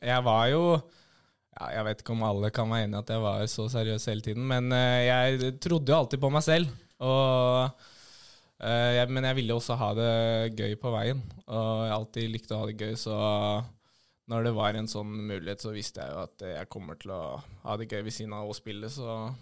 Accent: Hamar, Innlandet, Norway; Og jeg er jo fra Hamar

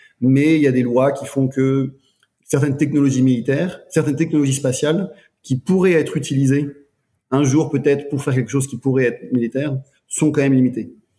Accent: France; Moi, je suis Français

